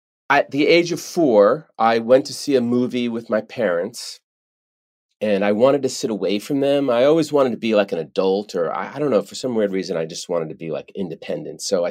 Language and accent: English; New Jersey, United States; When everyone asks me, like, where are you from? I'm like, outside of New York City. They're like, where? The New Jersey, right across the George Washington Bridge.